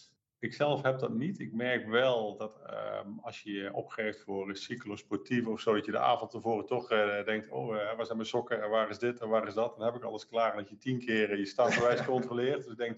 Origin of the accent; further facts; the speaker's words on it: Heythuysen, Limburg, Netherlands; Ik ben opgegroeid in Limburg, in Heidhuizen, vlakbij Halen.